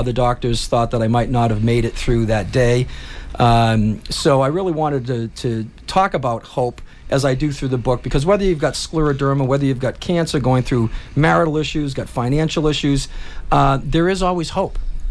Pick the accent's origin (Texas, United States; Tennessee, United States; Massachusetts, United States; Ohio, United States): Massachusetts, United States; Hanson; Well, born and raised in Hanson. Went off to Cardinal Spelman, where I went to high school there.